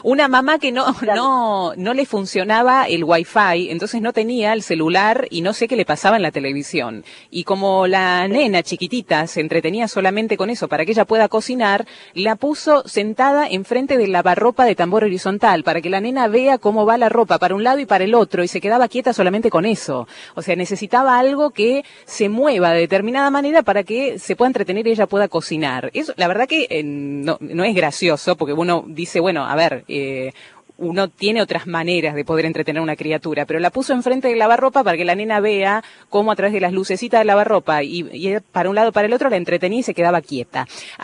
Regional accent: Santa Fe, Argentina; soy de Santa Fe.

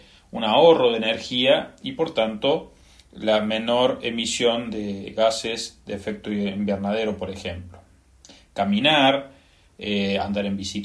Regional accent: Argentina

